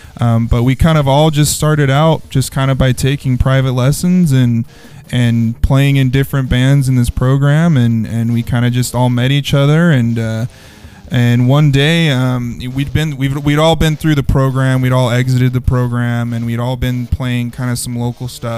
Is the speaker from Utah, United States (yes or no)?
yes; Salt Lake City, Utah, United States; We are from right here in Salt Lake City, Utah.